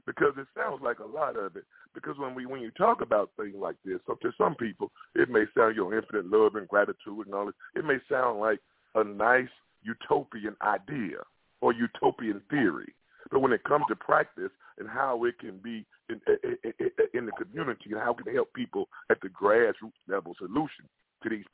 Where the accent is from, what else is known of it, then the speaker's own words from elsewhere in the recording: Chicago, Illinois, United States; now in Mobile, United States; And I was raised in Chicago, but I'm calling from Alabama, where my folks are from, down at Mobile, the great state of Alabama, the Bible Belt, where folks believe in Bible beans and bullets down south.